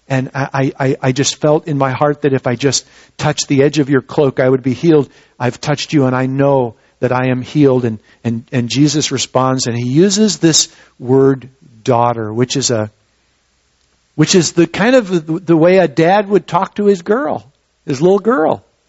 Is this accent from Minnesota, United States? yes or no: yes; Minnesota, United States; where I grew up in Minnesota, it was not uncommon to see barns and silos and even homes that were taller with lightning rods on top.